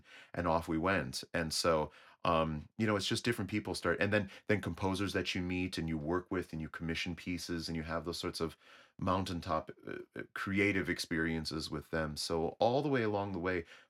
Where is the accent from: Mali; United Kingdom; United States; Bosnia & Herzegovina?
United States; Wisconsin; I was part of a boy choir. I grew up in Wisconsin.